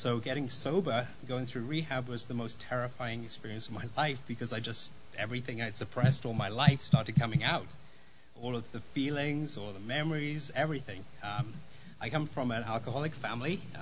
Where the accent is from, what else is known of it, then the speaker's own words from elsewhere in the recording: Wales, United Kingdom; moved away as an adult; now in Las Vegas, United States; And technically, I'm not from Las Vegas. I moved here on a slight geographical location move about 10 years ago from the UK, from Wales.